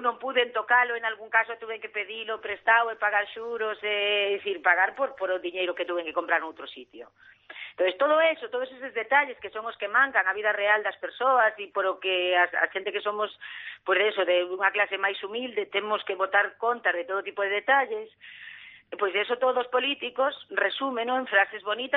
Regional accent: Galicia, Spain; eu lamento como galega

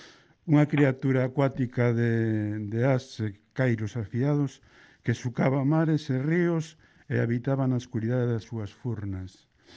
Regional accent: Cangas, Galicia, Spain; porque eu tamén son de Cangas, daqui do outro lado da ría.

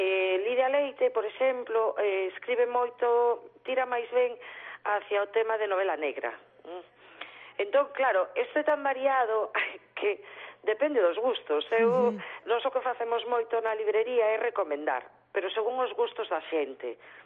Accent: Galicia, Spain; xa se ve que somos galegas.

